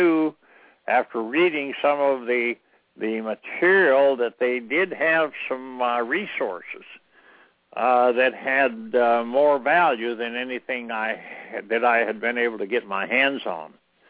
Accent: Montana, United States; even in my home state of Montana

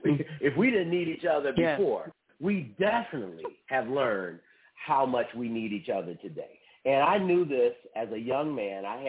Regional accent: Detroit, Michigan, United States; You know, I'm from Detroit.

